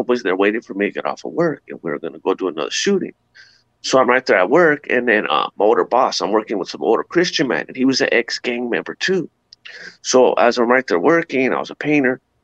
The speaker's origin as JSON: {"language": "English", "town": "La Puente", "region": "California", "country": "United States", "said": "I'm from La Puente, California, and I'm a Mexican, and I grew up as a child, every single male in my family was a gang member."}